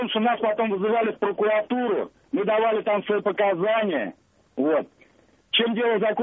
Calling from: Ufa, Bashkortostan, Russia; я из Уфы, дальнобойщик.

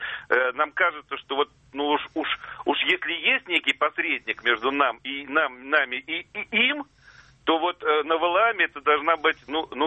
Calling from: Moscow, Russia

